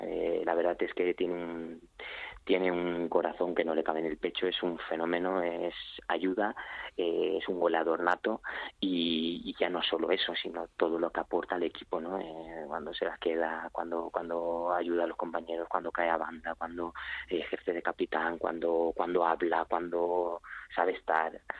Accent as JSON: {"language": "Spanish", "town": "Alcoy", "region": "Valencian Community", "country": "Spain", "tie": "born or raised there", "said": "somos de la misma población, somos los dos de Alcoy, y desde bien pequeños tenemos muchísimas áreas en común."}